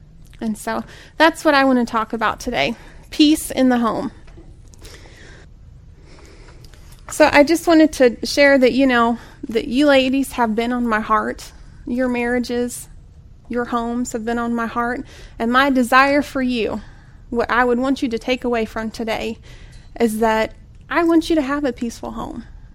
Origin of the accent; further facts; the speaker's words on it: Kentucky, United States; I was born and raised in Central Kentucky.